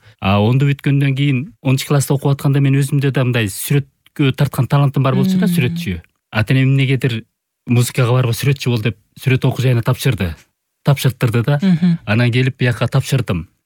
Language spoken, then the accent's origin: Kyrgyz; Ak-Olon, Issyk-Kul Region, Kyrgyzstan; born there; туулган айыл, Ак Өлөң деген айыл. Ысык Көлдө Тоң району болот да, ошол айылдан туулган.